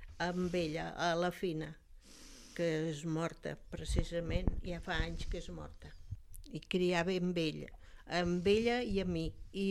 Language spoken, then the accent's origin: Catalan; Barcelona, Catalonia, Spain; Jo, sí, sóc de Barcelona. I vaig néixer a Barcelona.